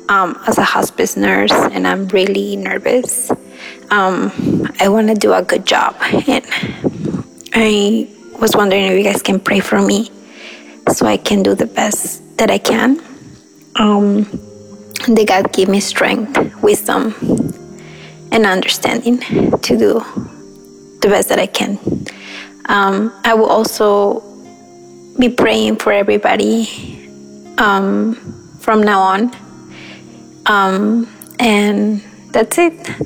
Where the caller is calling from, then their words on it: Castro Valley, California, United States; I'm calling from Castro Valley, California.